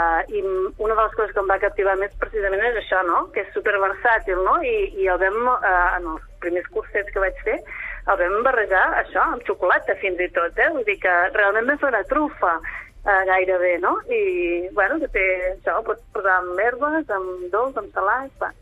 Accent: Sabadell, Catalonia, Spain; Sí, jo vinc de Sabadell, sí. Però bueno, ja fa 22 anys gairebé, eh?

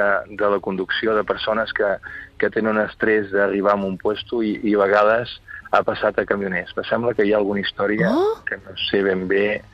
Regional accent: Banyoles, Catalonia, Spain; Jo som de Banyoles, anem cap a casa, que ja arribarem a casa.

